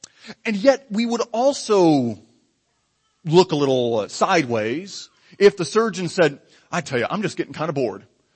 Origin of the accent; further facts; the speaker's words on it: Michigan, United States; I remember I grew up in Michigan